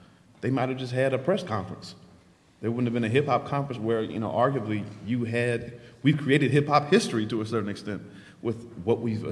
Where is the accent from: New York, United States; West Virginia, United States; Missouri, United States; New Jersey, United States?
Missouri, United States; St. Louis; started breakdancing to … in St. Louis, Missouri. And so that's a different thing, too, is that I'm coming from the Midwest